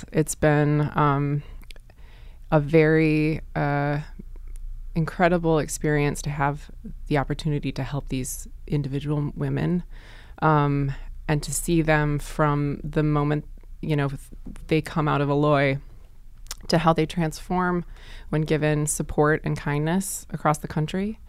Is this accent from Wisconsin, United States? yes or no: no; Ann Arbor, Michigan, United States; now in New York, United States; I'm from Ann Arbor, and I live here in New York.